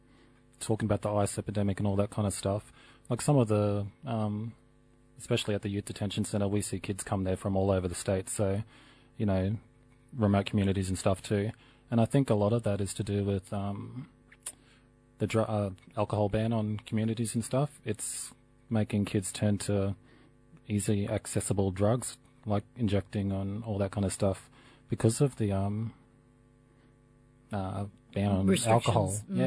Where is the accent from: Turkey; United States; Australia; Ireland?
Australia; Rockhampton, Queensland; now in Brisbane, Australia; I'm from Rockhampton originally. My tribe's Emma Nation. I've lived in Brisbane area for about 10 years now